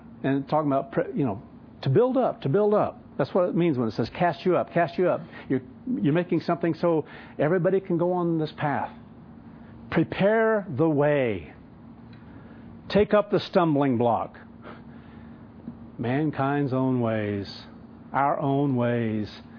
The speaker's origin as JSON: {"language": "English", "region": "Kansas", "country": "United States", "tie": "born or raised there", "said": "And I think of some of the old places where I grew up in Kansas"}